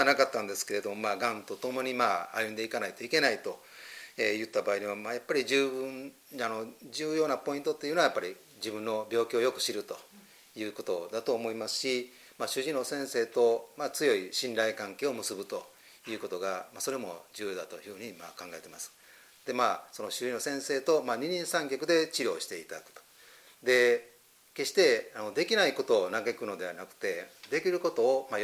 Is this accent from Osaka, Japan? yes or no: yes; Kishiwada, Osaka, Japan; 僕は岸和田生まれで岸和田育ちなので